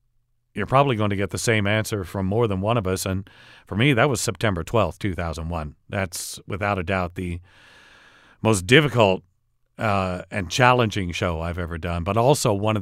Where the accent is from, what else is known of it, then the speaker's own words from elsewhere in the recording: Oklahoma City, Oklahoma, United States; also born or lived in North Dakota; Oklahoma City, originally, yes, that's my hometown. But when I came here, I actually came here from North Dakota in Bismarck, where I'd done the exact same job for 10 years